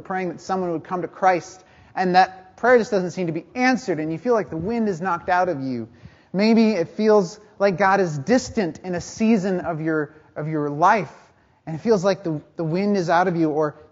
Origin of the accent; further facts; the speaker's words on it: Two Harbors, Minnesota, United States; growing up, I grew up in North Shore and Two Harbors. And so maybe if you're ever driving that pretty scenic route, you go north of Duluth, you keep going, and then you get to Two Harbors